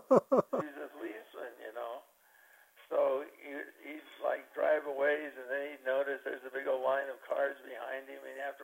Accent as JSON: {"language": "English", "town": "Lynwood", "region": "California", "country": "United States", "tie": "born or raised there", "also_born_or_lived": "Maywood, California", "said": "But you know, I was born there, and I think we moved about six weeks from when I was born to Linwood, California, where my parents bought a house."}